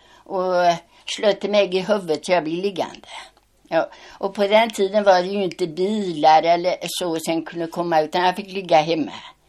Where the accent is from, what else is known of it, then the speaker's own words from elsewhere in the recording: Kärrtåka, Sweden; born there; Jag är född i Kärrtåka.